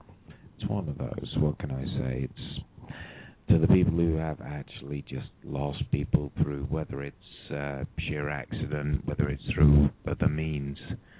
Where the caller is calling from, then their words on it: United Kingdom; calling from the UK. I'm offering my services.